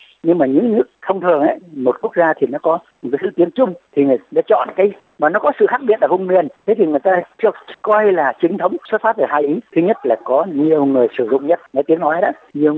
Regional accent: Quang Ngai, Vietnam; also born or lived in Northern Vietnam; tôi có dịp từ miền Bắc tôi về quê tôi ở Quảng Ngãi

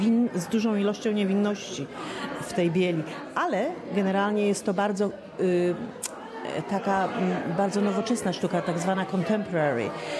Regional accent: Warmian-Masurian Voivodeship, Poland; Ja jestem dziewczyna tak zwaną z jezior, pochodzę z Olsztyńskiego. Wiadomo, kraina 1001 jezior, więc za tym mi tęskno.

